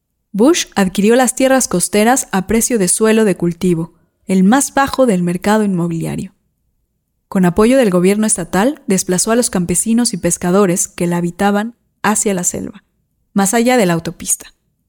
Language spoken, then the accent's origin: Spanish; Yucatán, Mexico; moved away as an adult; Yo vine de Yucatán buscando trabajo aquí, en una motocicleta.